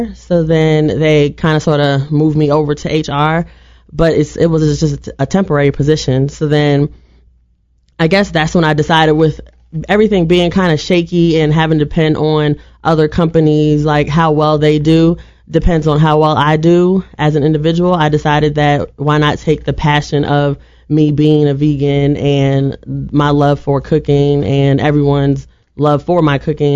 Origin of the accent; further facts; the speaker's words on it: New York, United States; also born or lived in Hawaii; now in Atlanta, United States; Well, basically, I was born in Hawaii, raised in New York. I moved to Atlanta in 2005, and that's when I became a pescatarian.